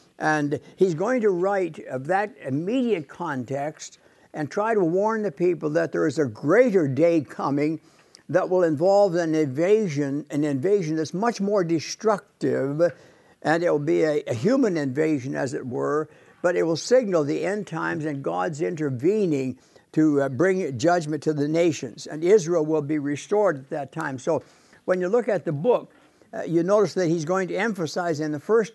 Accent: Canada; born there; But I was born in Canada, so...

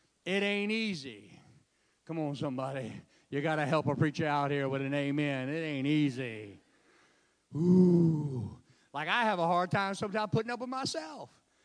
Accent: North Carolina, United States; Y'all got to remember, I come over from Gates County. We ain't very smooth.

